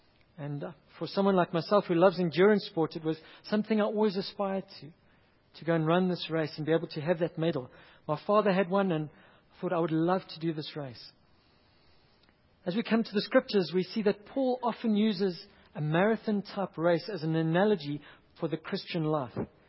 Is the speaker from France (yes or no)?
no; Hillcrest, KwaZulu-Natal, South Africa; also born or lived in Chonga; I grew up in KwaZulu-Natal for a while in Chonga, and then later in Hillcrest.